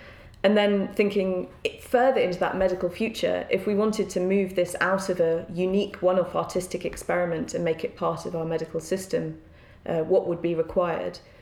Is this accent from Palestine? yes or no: no; United Kingdom; now in Denmark; coming to Denmark to work in this museum as a British person